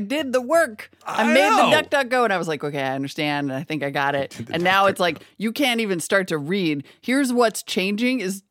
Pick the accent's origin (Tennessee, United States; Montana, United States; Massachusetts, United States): Montana, United States; also born or lived in North Dakota; I grew up in Montana and North Dakota, and I am a little snobby about, because like, Yellowstone was my backyard national park.